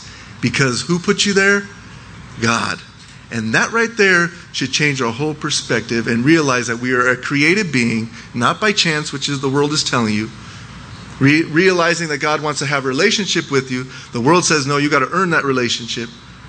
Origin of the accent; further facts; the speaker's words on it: United States; yeah, I'm an American, that's great and all